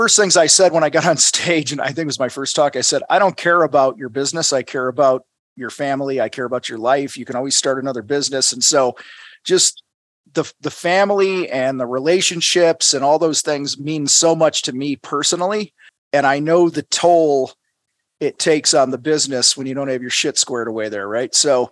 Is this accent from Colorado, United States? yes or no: no; Illinois, United States; also born or lived in Wisconsin; Yeah, I grew up in Illinois, and then I moved beyond the Cheddar Curtain.